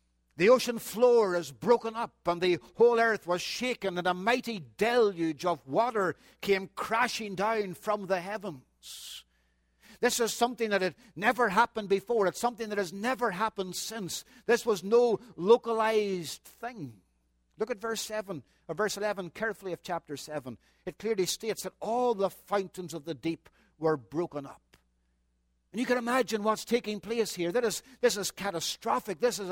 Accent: Northern Ireland, United Kingdom; we're from Northern Ireland

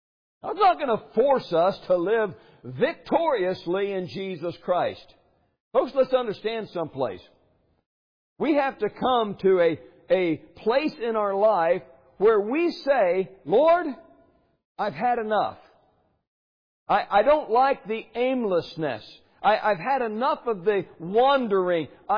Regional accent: Clearwater, Kansas, United States; I told you I came from Clearwater. We have the Nenniscaw River down there.

